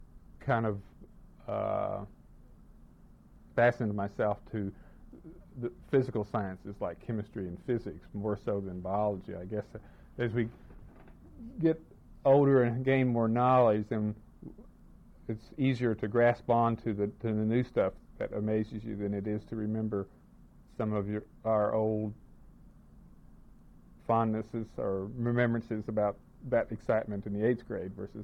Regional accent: Sterrett, Texas, United States; born there; I was born in 1950 in Sterrett, Texas. It's a small town about halfway between Dallas and Waco.

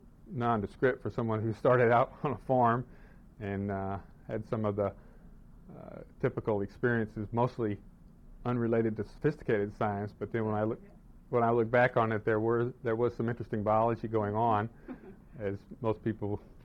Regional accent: Sterrett, Texas, United States; born there; I was born in 1950 in Sterrett, Texas. It's a small town about halfway between Dallas and Waco.

